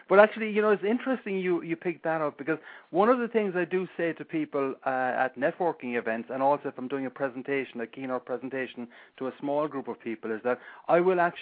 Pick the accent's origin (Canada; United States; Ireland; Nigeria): Ireland; accent: Irish; Now, maybe if I'm not wearing a tie, people might remember me because of my accent. But in general, most people don't have the Irish brogue